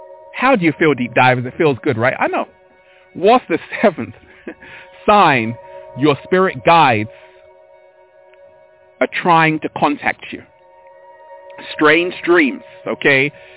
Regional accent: Hampstead, London, United Kingdom; And growing up, deep divers, I was born in Hampstead. I used to walk in Hampstead Heath with my sister.

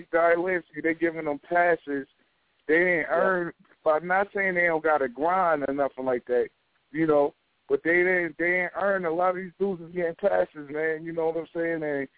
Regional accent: New York City, New York, United States; I'm from Queens

